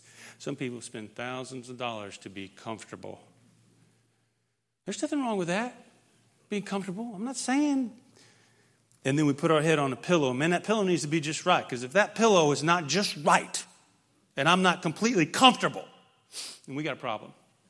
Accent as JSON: {"language": "English", "region": "Indiana", "country": "United States", "tie": "born or raised there", "lives_now": "Texas, United States", "said": "So I grew up in Indiana, so winter here in Texas."}